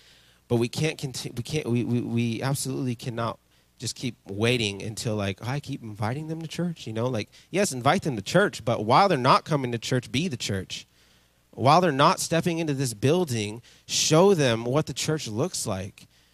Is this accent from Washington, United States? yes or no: yes; Yakima, Washington, United States; now in Redding, United States; sometimes people, like, kind of trip out when they hear I'm from Yakima. And I'm like, it's okay. It's a little Mexico, and I love it. Okay? We're in Redding.